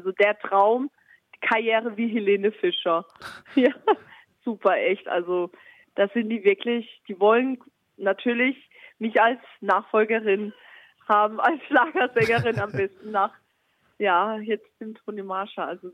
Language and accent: German; Baden-Baden, Baden-Württemberg, Germany; Baden-Baden, meine Heimatstadt, steht so hinter mir